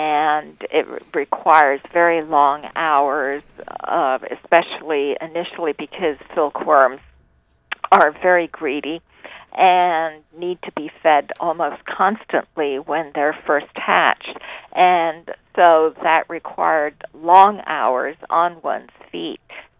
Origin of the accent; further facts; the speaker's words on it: Hong Kong; And when I was a girl growing up in Hong Kong, there were still many sworn spinsters at that time.